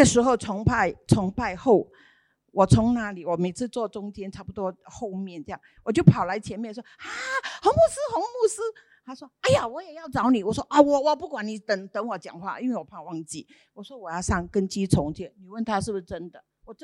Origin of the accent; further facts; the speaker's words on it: Singapore; 我是大大地地的新加坡人 ，Made in Singapore， 因为我妈妈是 Singapore product， 所以我是新加坡人。